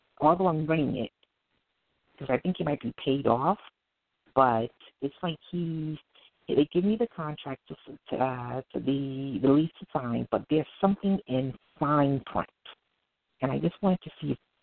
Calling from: Brooklyn, New York, United States; I'm calling from Brooklyn.

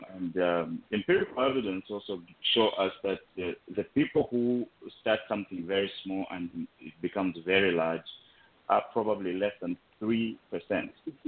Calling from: Washington, District of Columbia, United States; Washington, D.C. I'm calling you from the District of Columbia.

